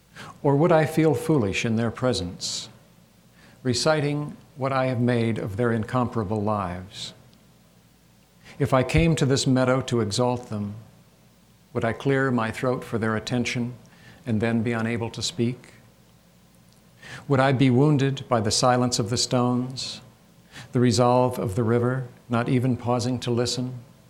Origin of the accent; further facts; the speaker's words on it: Michigan, United States; now in Idaho, United States; I grew up in Michigan and actually lived here most of my life, although now I live in quite a different landscape in a place where the natives call Idaho, which is right on the Idaho-Wyoming border.